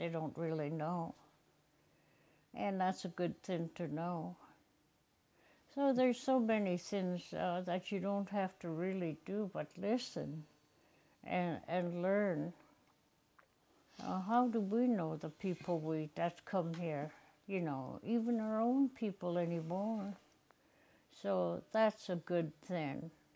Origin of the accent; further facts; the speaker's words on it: Yakutat, Alaska, United States; I turned around and looked at her and … I was from Yakutat.